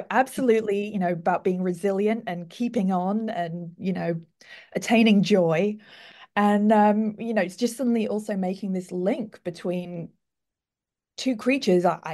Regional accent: United Kingdom; I'm British, so I've never encountered a wild bear in the where I grew up.

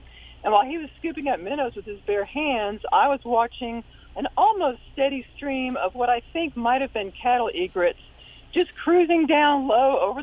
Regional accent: Nacogdoches, Texas, United States; Oh, I'm from Nacogdoches, Texas.

